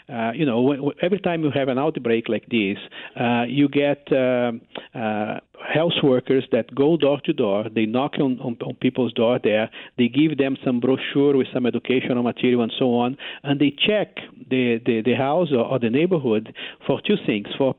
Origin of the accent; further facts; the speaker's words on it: Brazil; English is a second language; because I'm from Brazil, I'm very familiar with these kinds of mosquito-borne outbreaks that we have in Brazil every year.